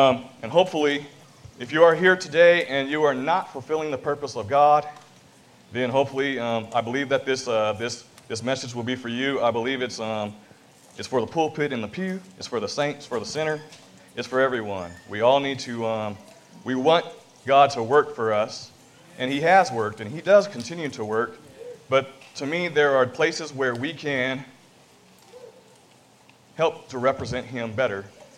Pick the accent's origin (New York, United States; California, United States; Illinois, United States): California, United States; I'm from California, from the Pacoima congregation. I'm under Brother Paul Phillips. And I live in the second largest city in the world, in our nation, Los Angeles.